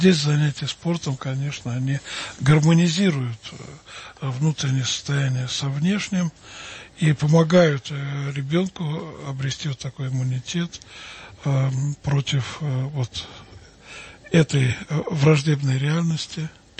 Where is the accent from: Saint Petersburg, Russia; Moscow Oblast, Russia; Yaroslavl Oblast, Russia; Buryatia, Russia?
Moscow Oblast, Russia; Orekhovo-Zuyevo; Я счастлив, что я вырос в Советском Союзе, в городе Орехово-Зуево.